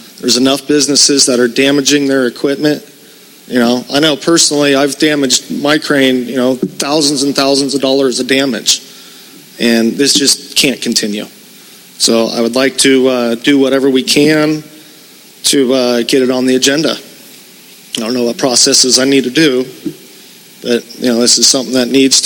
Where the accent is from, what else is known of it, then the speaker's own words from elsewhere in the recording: Atascadero, California, United States; born and raised in Atascadero. I've been here my whole life.